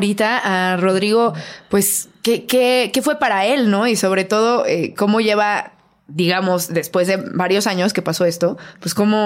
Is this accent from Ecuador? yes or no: no; Mexico; Ahorita como mexicanos, no sé si te ha pasado, pero cualquier evento, cualquier cosa, cualquier noticia que pasa en nuestro país y ya es objeto de meme